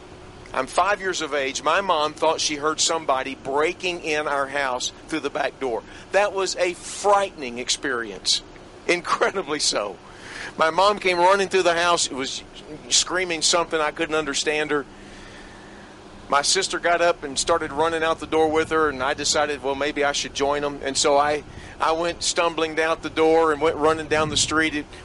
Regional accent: Garland, Texas, United States; I grew up over there in Garland.

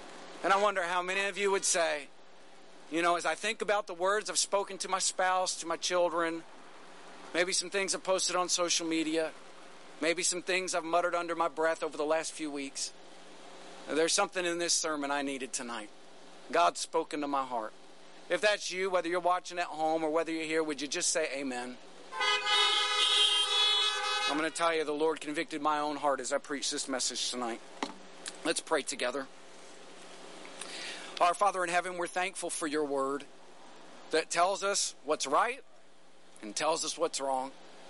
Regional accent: Texas, United States; accent: Texas; particularly thick Texas accent. Compared to many Texans, especially many West Texans, I don't. But my accent is always exaggerated, it seems, when I travel overseas

